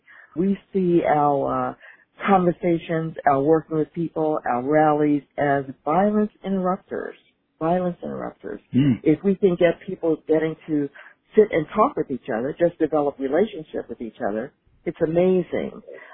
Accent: Baltimore, Maryland, United States; Yes, I'm from Baltimore as well.

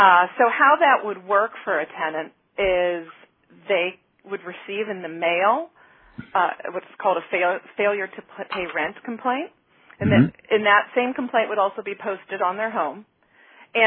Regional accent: Buffalo, New York, United States; now in Baltimore, United States; I'm originally from Buffalo, New York.

